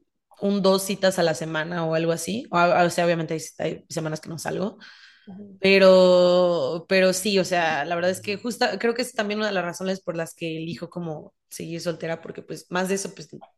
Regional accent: Mexico; moved away; yo cuando me fui de México traje el corazón roto

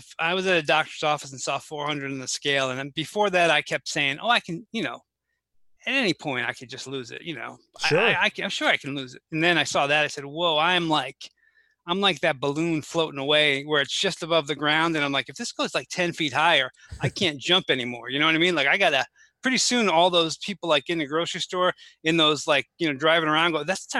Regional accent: Connecticut, United States; No, I grew up in Connecticut.

